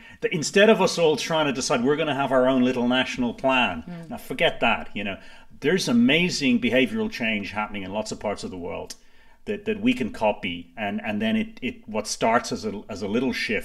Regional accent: Ireland; because I come from a small country. You know, I grew up in Ireland.

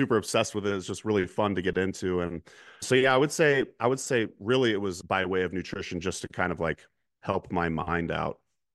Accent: Eugene, Oregon, United States; we went to the Red Barn in Eugene, Oregon, which is my hometown

